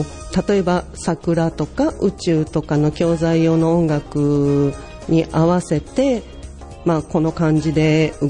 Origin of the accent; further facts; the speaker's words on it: Yokkaichi, Mie, Japan; 私は出身は三重です。